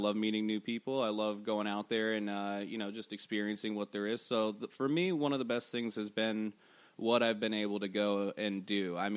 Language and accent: English; Safety Harbor, Florida, United States; Actually, you know, we're locals. We're from Safety Harbor. We love the area.